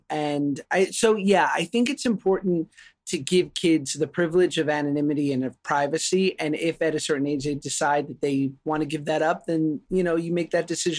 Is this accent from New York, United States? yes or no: yes; New York, United States; And I grew up in New York, you know, a single mom, public school, like it was so diverse